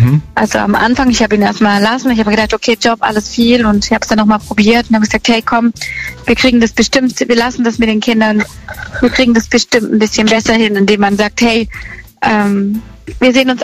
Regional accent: Ulm, Baden-Württemberg, Germany; Ich komme aus Ulm.

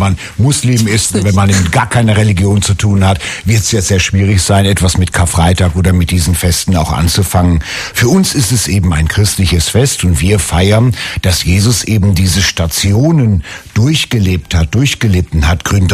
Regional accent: Northern Germany, Germany; bei uns in Norddeutschland sagt man ja Moin.

